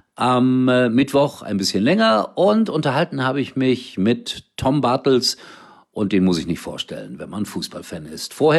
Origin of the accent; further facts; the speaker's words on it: Germany; Dafür sind wir Deutsche.